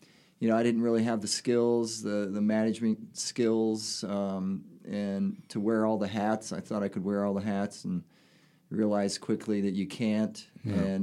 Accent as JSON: {"language": "English", "region": "Michigan", "country": "United States", "also_born_or_lived": "New Jersey", "said": "Anyway, I'm originally from Michigan. Moved around a little bit to New Jersey and did personal training out there for many years"}